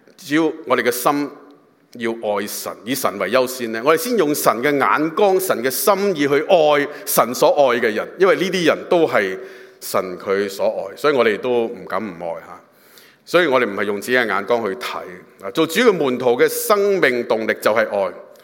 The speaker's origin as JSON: {"language": "Cantonese", "country": "China", "said": "都好重視家庭，好似我哋中國人咁啦，係嘛？"}